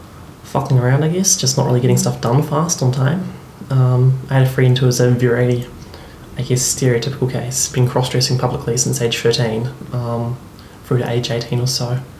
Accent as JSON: {"language": "English", "town": "Christchurch", "region": "Canterbury", "country": "New Zealand", "tie": "born or raised there", "said": "I grew up here in Christchurch."}